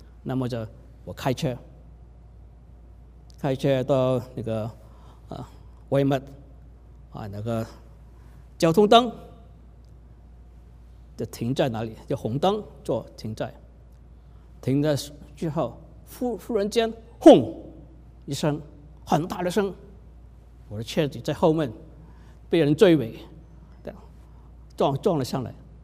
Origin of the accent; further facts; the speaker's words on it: Hong Kong; 在我76年我和师母结婚的时候，我就带师母回香港，我要让师母看看我长大的地方是怎么样。